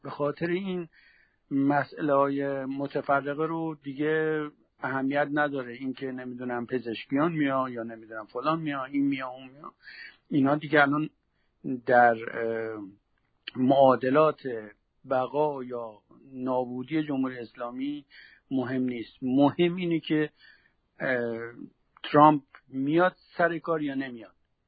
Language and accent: Persian; Iran; برای ما خیلی مهمتره به عنوان یک ایرانی